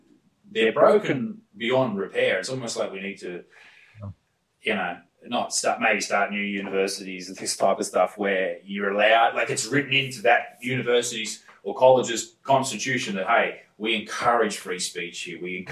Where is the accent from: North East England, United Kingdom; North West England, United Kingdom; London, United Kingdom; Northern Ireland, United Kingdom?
North East England, United Kingdom; Newcastle upon Tyne; mate, I'm from Newcastle.